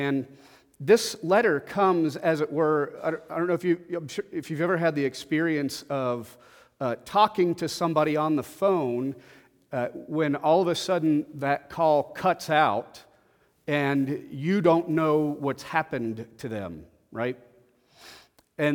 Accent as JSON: {"language": "English", "region": "the South", "country": "United States", "tie": "born or raised there", "said": "I know I grew up in the South. Did not grow up in the church"}